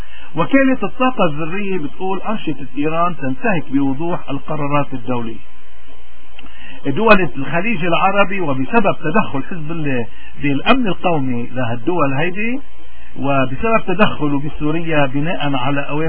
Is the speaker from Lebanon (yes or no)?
yes; Lebanon; بنصير نحن كلبنانيين وين ما بدنا نروح وين ما بنكون موجودين نحن بدنا ندفع هذه الضرر.